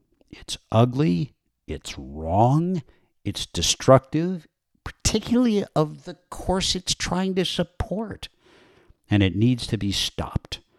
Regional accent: Los Angeles, California, United States; You know, growing up around Pico Robertson in my childhood, that neighborhood wasn't all Jewish by any means. It was a decidedly mixed community, and not all that safe, frankly

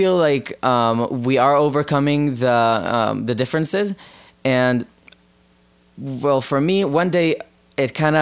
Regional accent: Morocco; they were like remembering how it was growing up in Morocco, and I was kind of sad. It was like when I was 10 or something. So I told my mom, mom, like, can you teach me some Moroccan so that I won't lose it

